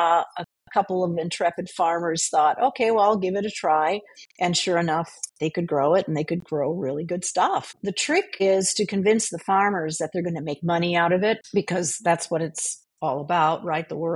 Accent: South Dakota, United States; I grew up in South Dakota around farmers

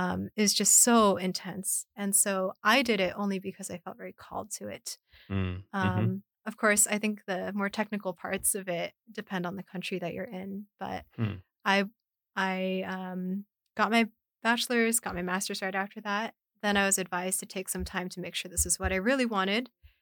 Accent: California, United States; I just knew I love California. I love doing research here. I'm from California.

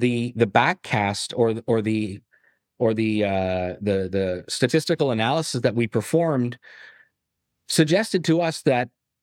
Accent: Ottawa, Ontario, Canada; I was raised in Ottawa

